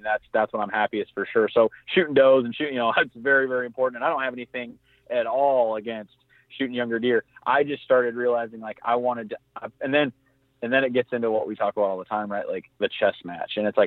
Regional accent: Michigan, United States; I mean, again, growing up in Southwest Michigan

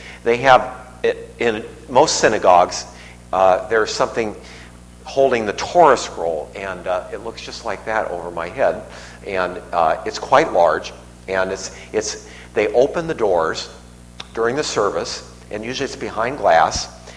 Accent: Los Angeles, California, United States; I grew up in Los Angeles, and my junior high school and high school was so big

